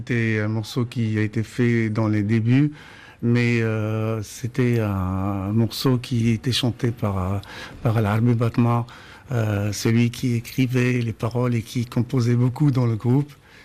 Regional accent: Casablanca, Casablanca-Settat, Morocco; Je suis de Casablanca et d'origine du sud, vers Zagora.

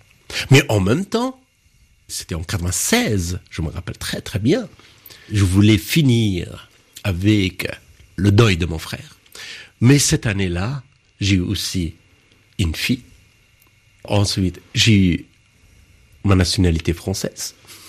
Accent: Afghanistan; moved away; Écoutez, ça fait quand même 30 ans que j'ai quitté l'Afghanistan. J'ai vécu plus à l'extérieur qu'à l'intérieur d'Afghanistan.

